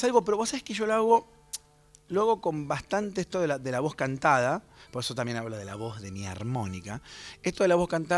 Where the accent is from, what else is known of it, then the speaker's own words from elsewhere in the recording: Rosario, Santa Fe, Argentina; que habla de nuestra provincia de Santa Fe porque ella es rafaelina y yo soy rosarino.